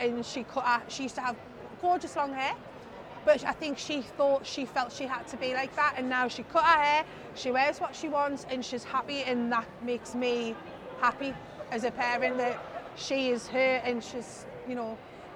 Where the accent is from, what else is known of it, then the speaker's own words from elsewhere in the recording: Newcastle, North East England, United Kingdom; We're from Newcastle, but it's great to come over and support Gateshead as well